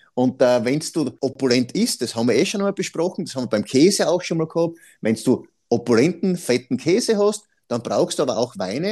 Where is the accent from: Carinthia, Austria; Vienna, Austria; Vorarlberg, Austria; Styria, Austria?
Styria, Austria; Perfekt für mich immer natürlich als Steirer